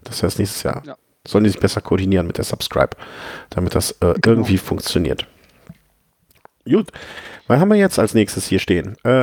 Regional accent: Düsseldorf, North Rhine-Westphalia, Germany; born there; Ja, also ich bin ja geborener Düsseldorfer

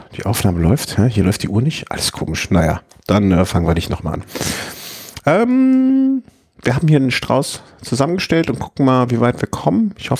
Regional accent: Düsseldorf, North Rhine-Westphalia, Germany; born there; Ich bin geboren in Düsseldorfer, ich darf das.

